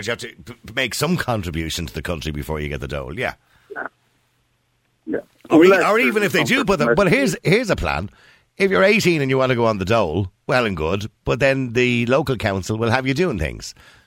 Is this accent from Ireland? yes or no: yes; Edenmore, Leinster, Ireland; I was from Edenmore.